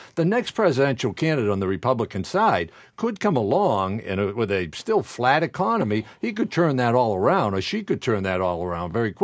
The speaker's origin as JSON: {"language": "English", "town": "Waltham", "region": "Massachusetts", "country": "United States", "tie": "born or raised there", "said": "I had an audience I was talking to that were basically people I grew up with in Waltham"}